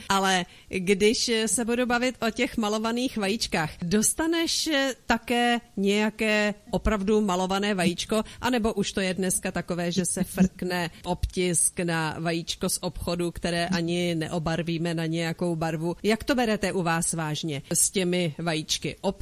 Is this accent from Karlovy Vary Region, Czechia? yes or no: yes; Kraslice, Karlovy Vary Region, Czechia; born there; já jsem se narodila v Kraslicích a je to město, kde by měli malovat kraslice